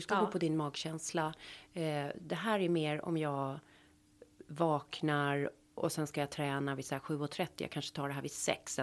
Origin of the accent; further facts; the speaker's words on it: Sweden; Och när jag är uppvuxen som alla svenskar på, liksom, har man inte fått potatis till middagen, då var det ingen middag.